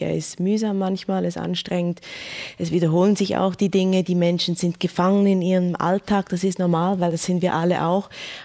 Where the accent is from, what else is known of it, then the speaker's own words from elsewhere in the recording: Switzerland; Ja, ich bin Schweizerin.